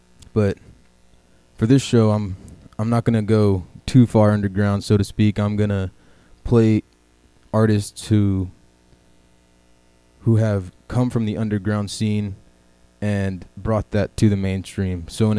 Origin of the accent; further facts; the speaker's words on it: Seattle, Washington, United States; I wanted to dedicate this show to my hometown of Seattle